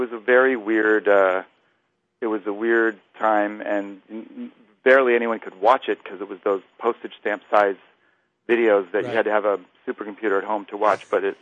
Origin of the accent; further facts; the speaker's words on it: Ohio, United States; moved away as an adult; now in New York, United States; I grew up in Ohio. My whole life, my dream was to live in New York. I moved there when I was 18 to go to NYU, and I've stayed in the NYU general neighborhood ever since.